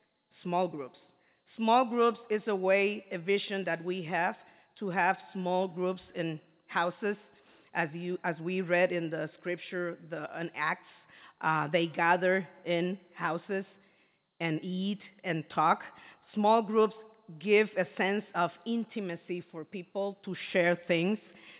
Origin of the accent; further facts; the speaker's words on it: Puerto Rico; English is a second language; I am from Puerto Rico